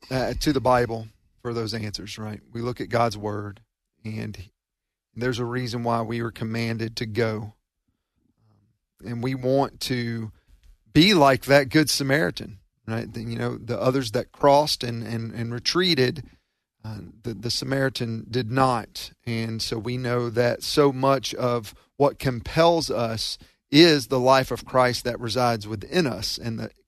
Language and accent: English; Mississippi, United States; And so I love coming back home, seeing some family, but also seeing donor partners.